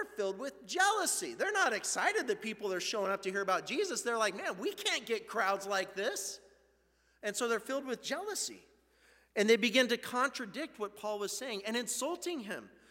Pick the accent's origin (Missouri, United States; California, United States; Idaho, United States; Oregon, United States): Oregon, United States; Dallas; from Dallas, Oregon, and you go anywhere else in the United States, and you tell people, oh yeah, I'm from Dallas, right?